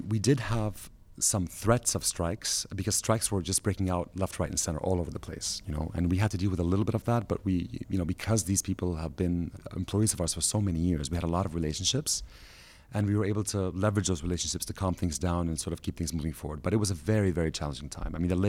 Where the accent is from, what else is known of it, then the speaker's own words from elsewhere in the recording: United States; now in Egypt; And when my brother and I grew up in the States and when we graduated from college, we moved back to Egypt.